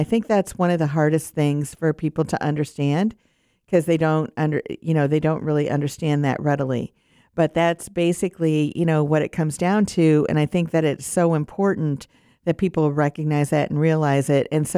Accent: Iowa, United States; You know, I grew up in Iowa

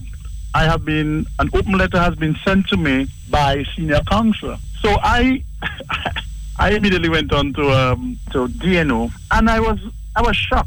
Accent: Dominica; born there; I was born in Dominica on the 12th of November of a particular year at the Princess Margaret Hospital, and my navel string is buried right there.

